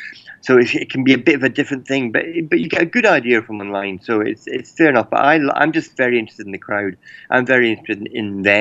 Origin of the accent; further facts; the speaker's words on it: Edinburgh, Scotland, United Kingdom; Well, I come from the middle of Scotland, so I grew up near Edinburgh